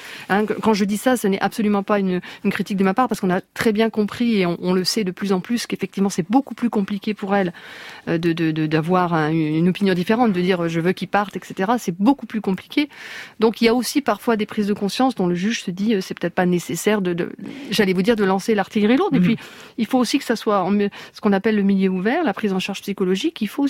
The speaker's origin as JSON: {"language": "French", "region": "Hauts-de-France", "country": "France", "said": "Moi je viens donc du Pas-de-Calais"}